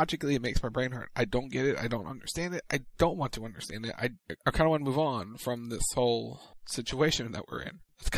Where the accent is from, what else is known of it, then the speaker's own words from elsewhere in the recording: Ireland; We raised them better than that across the pond. I apologize on behalf of the nation.